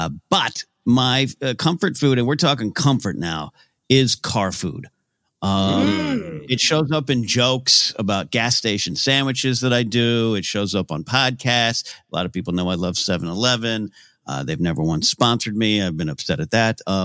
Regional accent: Pismo Beach, California, United States; My hometown area, Pismo Beach, famous for clams. When I first moved there, you could still legally clam on the beach.

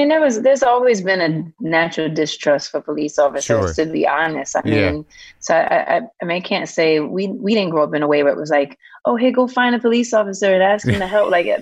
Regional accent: New York City, New York, United States; Hell's Kitchen and also Harlem.

